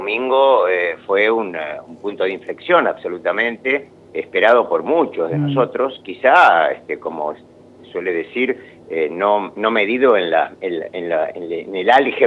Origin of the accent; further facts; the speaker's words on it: Bernal, Buenos Aires Province, Argentina; also born or lived in Quilmes / Avellaneda; soy de la zona, soy oriundo de Bernal y Quilmes, de modo que toda mi infancia y mi adolescencia transcurrió ahí en Avellaneda